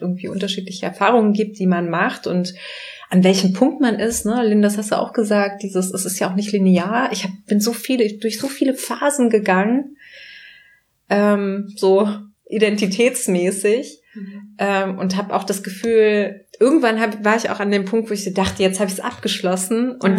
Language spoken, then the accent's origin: German; Germany; ich kann mich jetzt in einer Diskussion hier hinstellen und sagen, ich bin Deutsche.